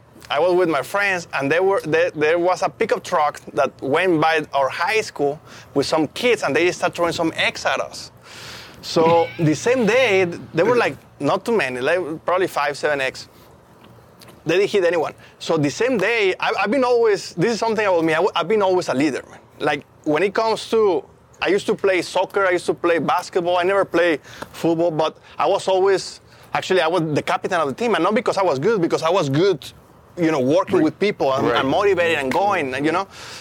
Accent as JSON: {"language": "English", "country": "Mexico", "tie": "born or raised there", "said": "I grew up in Mexico, and I grew up in a neighborhood where, you know, I went to public school"}